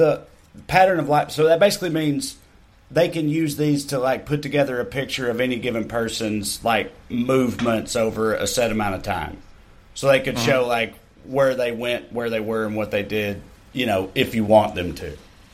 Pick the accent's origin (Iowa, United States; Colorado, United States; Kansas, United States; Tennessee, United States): Tennessee, United States; Salina; There's no traffic lights in my hometown of Salina, Tennessee